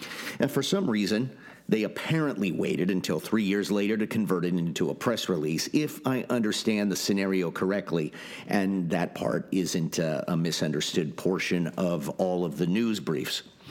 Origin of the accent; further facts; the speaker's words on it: California, United States; One time I was even riding a Segway along the Sacramento River in my hometown